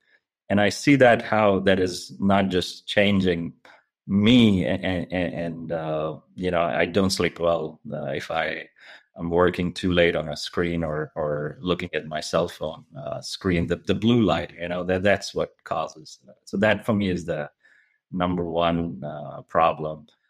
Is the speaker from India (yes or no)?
yes; India; I grew up in India, and I learned a lot of things from my parents.